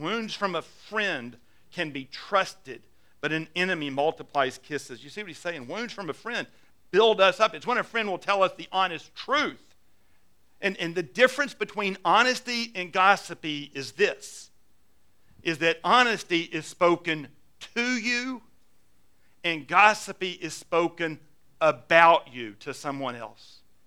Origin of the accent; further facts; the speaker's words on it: Louisiana, United States; oh, you're from Alabama? Hey, I'm from Louisiana.